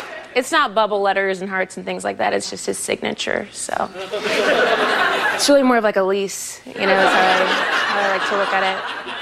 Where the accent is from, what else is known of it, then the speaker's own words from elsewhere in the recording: Ohio, United States; I'm originally from Ohio. A lot of people in Ohio don't realize that you can put all of your things into a bag and then leave.